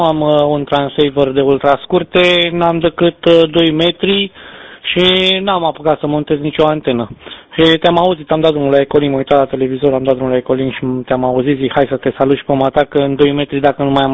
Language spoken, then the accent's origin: Romanian; Jilava, Ilfov, Romania; să sunt din Jilava